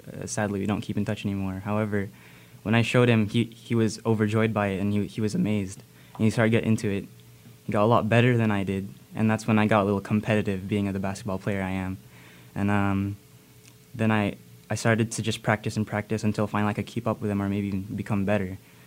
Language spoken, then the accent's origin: English; Philippines; also born or lived in Kodiak Island, Alaska, United States; I'm straight up Filipino, no mix. And I was bullied, and that got me to where I am now. But I was born in Kodiak Island, Alaska, and I was raised for maybe a third of my life in the Philippines, so I can also speak my native tongue.